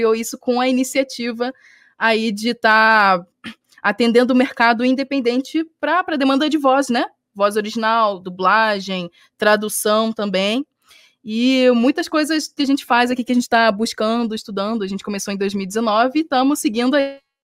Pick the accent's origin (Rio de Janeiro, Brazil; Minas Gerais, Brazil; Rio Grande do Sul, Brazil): Rio de Janeiro, Brazil; Saquarema; Eu sou do Rio de Janeiro, Saquarema, tenho 26 anos de idade